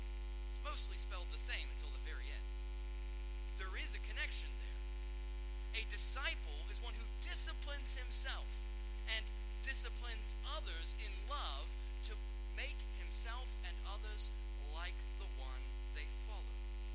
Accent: United States; because I'm an American and I didn't think there was anything wrong with that.

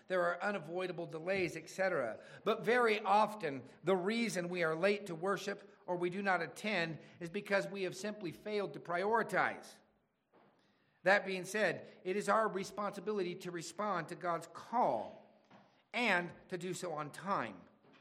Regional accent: Quincy, California, United States; the little church that I grew up at in Quincy, California.

